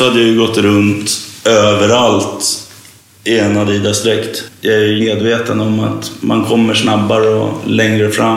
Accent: Stockholm, Stockholm County, Sweden; Jag är uppväxt i Bagarmossen.

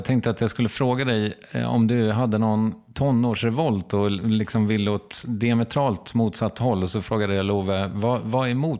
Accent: Strängnäs, Södermanland, Sweden; Ja, men det var nog hockey mycket i Strängnäs där jag kommer ifrån.

